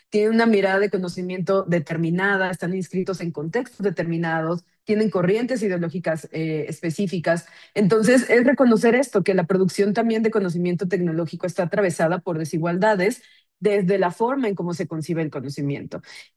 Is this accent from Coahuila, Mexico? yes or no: no; Tabasco, Mexico; now in Guadalajara, Mexico; Yo vivo en Guadalajara, pero soy de Tabasco